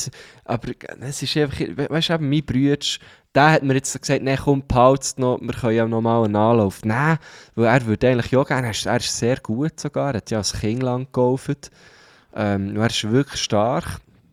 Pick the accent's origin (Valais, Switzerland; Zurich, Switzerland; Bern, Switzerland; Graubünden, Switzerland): Bern, Switzerland; Thun; also ich trete schon noch gerne in Thun auf, aber es bringt mir jetzt nicht sehr viel, die ganze Zeit in meiner Heimatstadt aufzutreten.